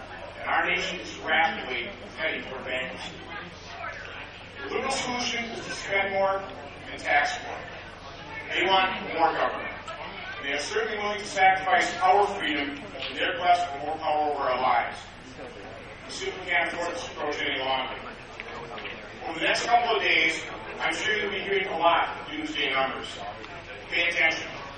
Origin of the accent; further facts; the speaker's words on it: United States; I'm 55 years old. I grew up in America, the value part.